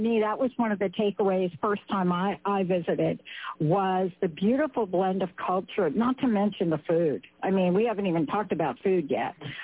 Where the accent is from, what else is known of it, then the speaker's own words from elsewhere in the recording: Northeast, United States; I love adventure. I grew up in the Northeast